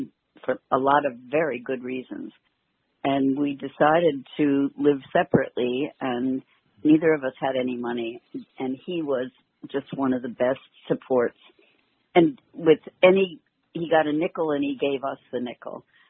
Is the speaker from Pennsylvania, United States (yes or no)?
yes; Allentown, Pennsylvania, United States; I was teaching. I was from Allentown, Pennsylvania